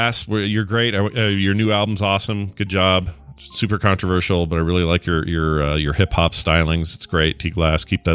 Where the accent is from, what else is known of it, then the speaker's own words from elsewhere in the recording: Canada; I'm Canadian.